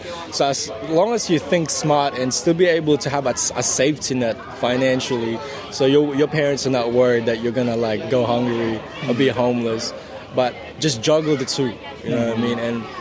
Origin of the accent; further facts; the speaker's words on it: Philippines; I've been wanting to get in touch with my Filipino roots for the last couple of years now, you know. At the end of the day, I'm Filipino